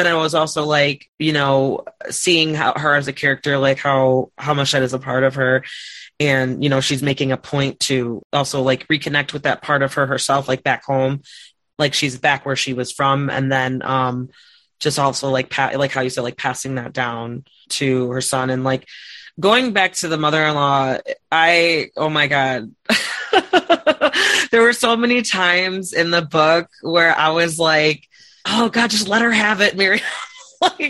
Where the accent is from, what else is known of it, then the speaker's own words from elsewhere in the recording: Chicago, Illinois, United States; Like growing up in Chicago and trying to, you know, cause I know my uncle, he would get beat up for speaking English.